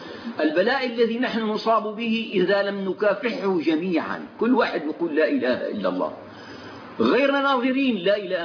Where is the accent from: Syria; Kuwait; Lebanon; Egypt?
Syria; Damascus, Damascus Governorate; فأنا مثلا من سوريا، لكنني أنا من دمشق